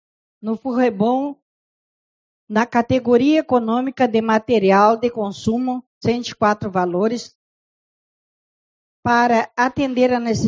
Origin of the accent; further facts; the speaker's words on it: Uruguaiana, Rio Grande do Sul, Brazil; nós somos de Uruguaiana. Nós vivemos em Uruguaiana e nossos filhos moram em Uruguaiana, nossos netos moram em Uruguaiana